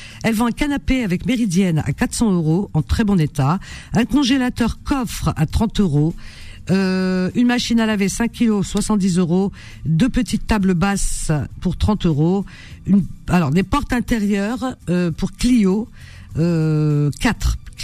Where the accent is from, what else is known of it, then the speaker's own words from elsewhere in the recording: France; j'ai grandi en France, hein, j'ai fait toute ma vie en France.